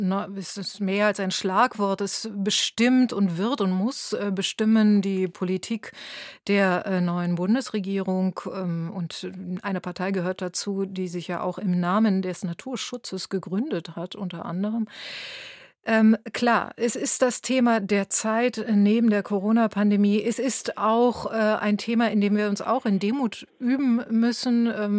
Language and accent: German; Berlin, Germany; und das als Berlinerin, die immer mal einen Blick nach Potsdam wirft, erlebe ich Potsdam als in vieler Hinsicht umstrittenes Pflaster